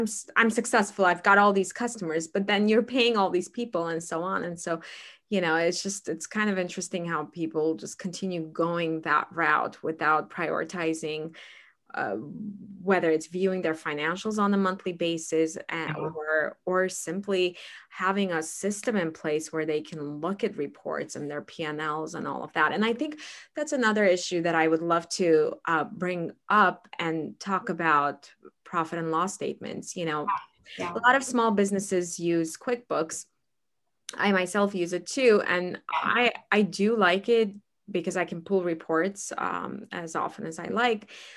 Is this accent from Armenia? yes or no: yes; Armenia; now in United States; My parents lost money when we came from Armenia to US. And I remember as a child, I made money so not important in my life.